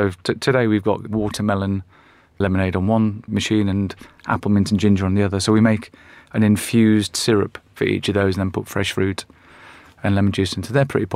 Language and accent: English; Liverpool, North West England, United Kingdom; I'm from Liverpool and I'm Caucasian